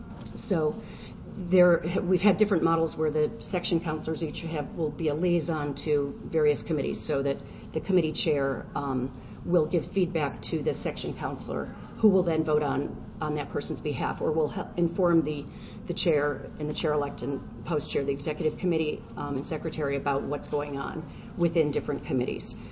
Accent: Washington, District of Columbia, United States; So I'm from the Washington, D.C. area.

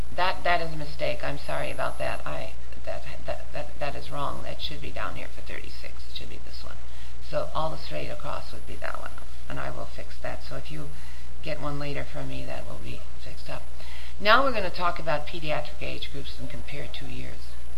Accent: Milwaukee, Wisconsin, United States; I always laugh because I'm bilingual, but I grew up in Milwaukee, where bilingual means German.

